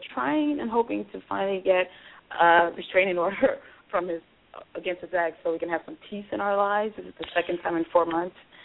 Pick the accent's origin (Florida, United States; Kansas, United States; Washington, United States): Florida, United States; Miami; now in North Carolina, United States; Oh, yes. I'm still a Miami girl at heart.